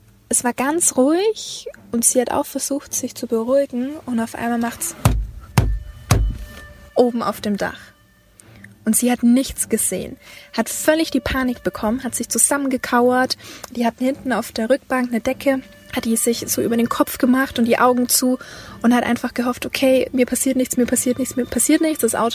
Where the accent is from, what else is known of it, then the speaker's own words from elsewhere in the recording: Nuremberg, Bavaria, Germany; also wir kommen ja aus Nürnberg oder wohnen in Nürnberg